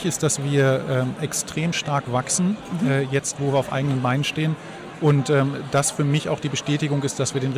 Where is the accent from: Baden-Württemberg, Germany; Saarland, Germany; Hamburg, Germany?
Hamburg, Germany; Ich bin aus Hamburg und insofern ist das hier ein Heimspiel für mich.